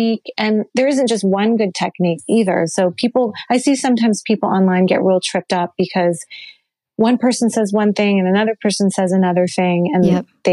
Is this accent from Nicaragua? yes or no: no; Taiwan; like I come from Taiwan.